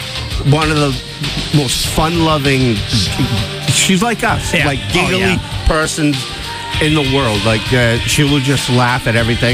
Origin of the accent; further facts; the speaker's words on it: Ireland; I'm the Irish guy that cooks just as good as the Italian guy.